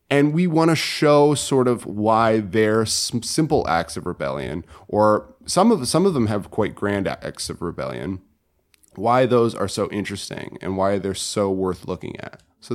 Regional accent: Connecticut, United States; I'm from Connecticut originally, which is completely insignificant to the story. I would just say that I was born to an immigrant parent. My dad's from Italy.

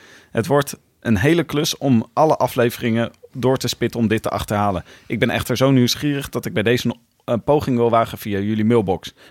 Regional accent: South Holland, Netherlands; accent: Hague; als je met mijn licht Haagse tongval

